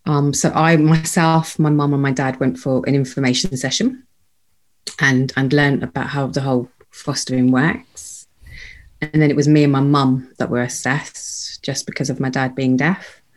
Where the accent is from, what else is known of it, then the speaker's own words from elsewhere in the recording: North India, India; we're Asian, we're from India, from North India